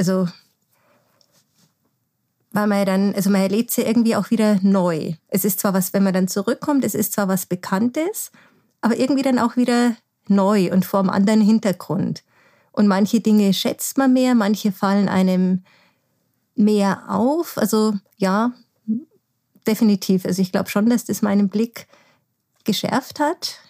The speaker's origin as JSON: {"language": "German", "region": "Bavaria", "country": "Germany", "tie": "born or raised there", "said": "ich bin in Bayern groß geworden, das ist einfach meine Sprache und die Mentalität der Leute ist mir einfach sehr nahe. Also ich fühle mich da sehr daheim"}